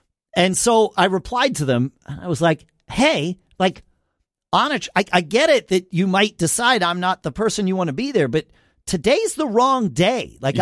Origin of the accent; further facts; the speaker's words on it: United States; I grew up near New York.